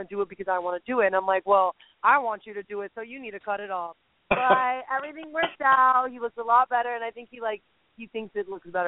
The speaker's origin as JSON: {"language": "English", "town": "Miami", "region": "Florida", "country": "United States", "said": "And, you know, we're from Miami. We have definitely a big opinion"}